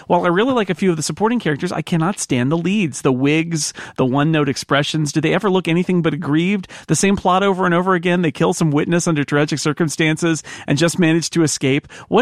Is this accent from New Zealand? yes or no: no; Australia; Being an Australian, with the temperature being between 35 to 40 degrees centigrade on Christmas Day, that's hot.